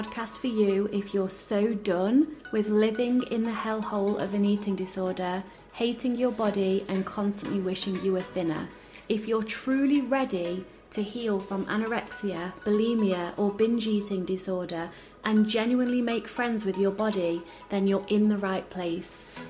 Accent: United Kingdom; now in Netherlands; I'm British but live in the Netherlands

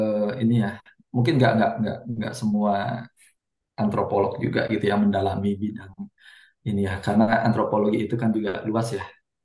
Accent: Central Java, Indonesia; orang-orang di kampung halaman saya gitu di Jawa Tengah

